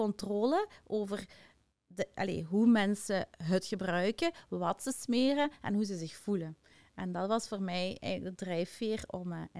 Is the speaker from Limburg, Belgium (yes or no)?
yes; Tongeren, Limburg, Belgium; now in Pelt, Belgium; Ik ben van Tongeren, daar zeggen ze dan ook zo. Ja. Ik denk hier in Pelt zeggen ze dat ook nog